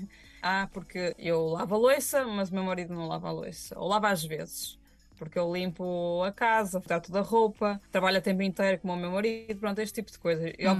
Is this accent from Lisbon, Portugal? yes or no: no; Viana do Castelo, Portugal; Porque não é isto a pegar num traje que é para os minhotos de Viana do Castelo, de onde eu sou.